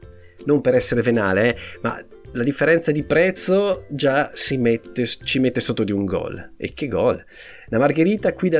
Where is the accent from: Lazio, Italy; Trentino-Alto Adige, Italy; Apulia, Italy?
Trentino-Alto Adige, Italy; io sono trentino. Per lo stesso motivo potevo dire del Trentino Alto Adige, anzi no, della provincia autonoma di Trento